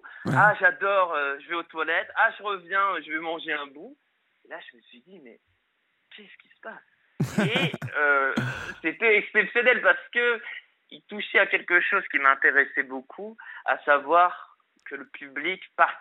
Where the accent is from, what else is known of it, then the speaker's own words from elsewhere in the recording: Montpellier, Occitanie, France; Et moi, je viens du sud de la France, donc je viens de Montpellier.